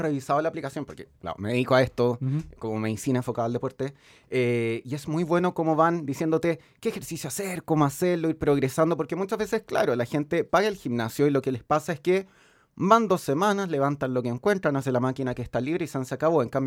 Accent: Viña del Mar, Valparaíso, Chile; es que yo soy de Viña, por eso conozco el caso

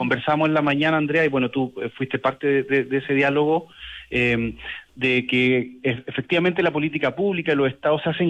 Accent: Chile; orgullosos como chilenos de ser de los espacios de divulgación científica más importantes del mundo

